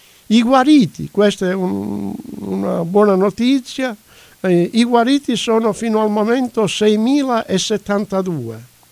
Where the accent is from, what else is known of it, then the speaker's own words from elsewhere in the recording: Calabria, Italy; La Calabria, dato che noi siamo calabresi